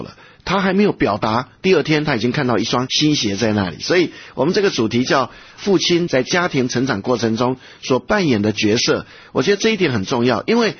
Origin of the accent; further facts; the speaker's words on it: China; 因为我们中国人都是望子成龙望女成凤嘛。